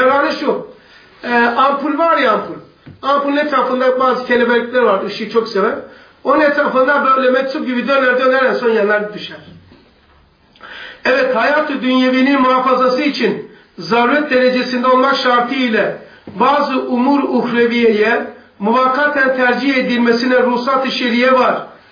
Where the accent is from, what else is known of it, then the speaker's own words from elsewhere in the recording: Black Sea Region, Turkey; Karadeniz'de kızmasına ben oralıyım.